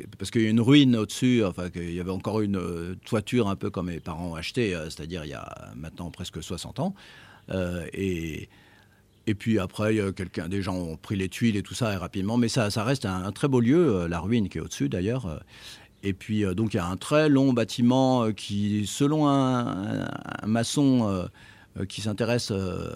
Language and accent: French; France; now in India; du fait d'être français et d'être né dans une autre culture